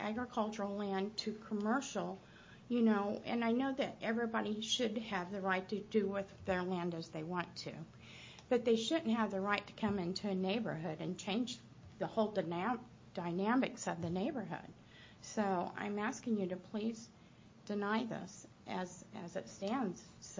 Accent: Missouri, United States; I am a country girl. I grew up here in Taney County, and I have always been a farm girl.

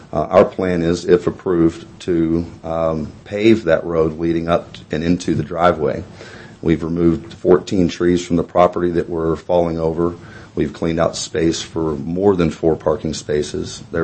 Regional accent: the Ozarks, United States; also born or lived in Fayetteville, Arkansas / Florida; Although I was born in Fayetteville, Arkansas, and raised in the Ozarks, I've been in Florida for the last 21 years. Just moved back here.

